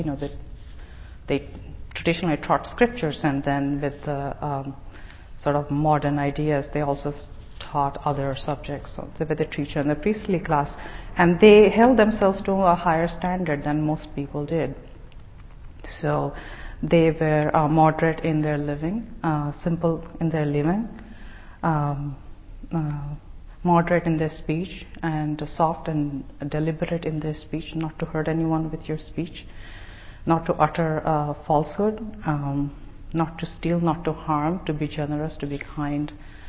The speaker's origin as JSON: {"language": "English", "town": "Mumbai", "region": "Maharashtra", "country": "India", "tie": "born or raised there", "said": "as you can tell from my accent and my shawls, and you know, I wasn't brought up here. I was brought up in India, in Bombay, in a nuclear family, my brother and my mother, father, brother and I."}